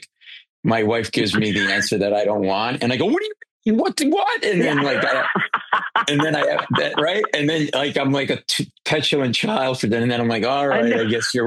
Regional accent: Rhode Island, United States; I grew up in Rhode Island in New England

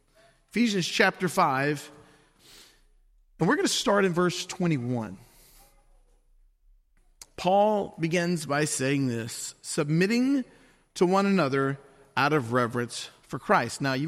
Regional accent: Louisiana, United States; I'm from Louisiana. We don't really talk English

